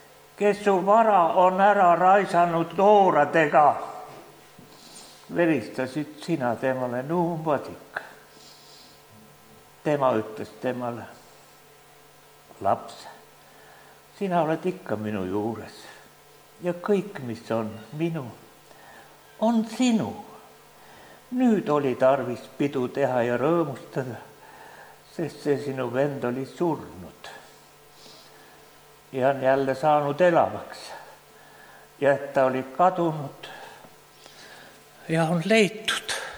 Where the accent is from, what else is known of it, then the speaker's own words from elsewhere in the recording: Jõgeva County, Estonia; ma olen palamuse lähedalt pärit